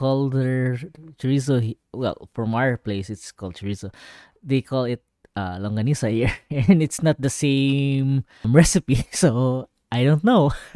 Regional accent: Philippines; It can't be cares because we're Filipino.

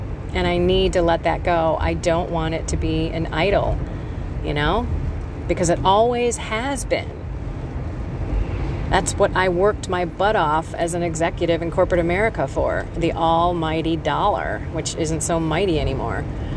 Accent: Illinois, United States; I come from Illinois, and it's just flat and not awesome to drive.

